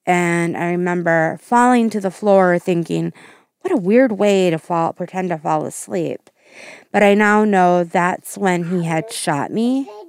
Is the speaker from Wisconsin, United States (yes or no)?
yes; Wisconsin, United States; I am from Central Wisconsin area.